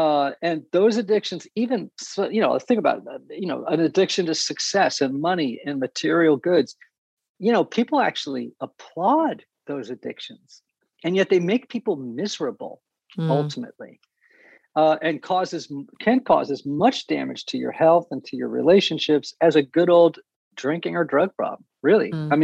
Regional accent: New England, United States; I grew up in New England

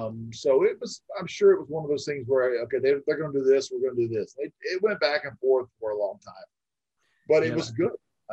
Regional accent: Florida, United States; now in Arizona, United States; And I'm from Florida. I live in Arizona for the last 20 years or so. But at the time growing up in Florida, they would come through my hometown

